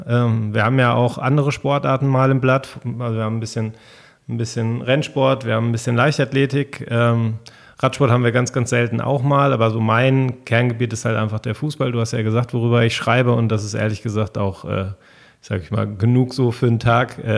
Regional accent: Essen, North Rhine-Westphalia, Germany; now in Fröndenberg, Germany; ich komme ja gebürtig aus Essen eigentlich, bin dann durch meine Frau dann letztlich nach Fröndenberg gezogen

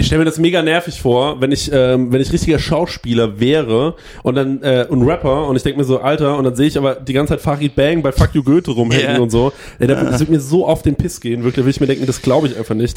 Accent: Aschaffenburg, Bavaria, Germany; Ich bin in Aschaffenburg aufgewachsen.

